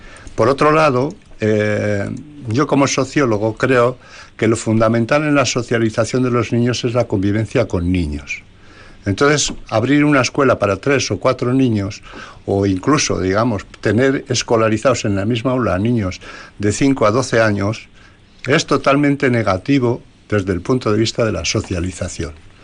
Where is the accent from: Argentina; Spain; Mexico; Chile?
Spain; Cripán, Basque Country; Los niños de mi pueblo, por ejemplo, fueron a Ullón, a la escuela concentrada, hace 55 o 53 años. Lo mejor que le pudo pasar a Cripán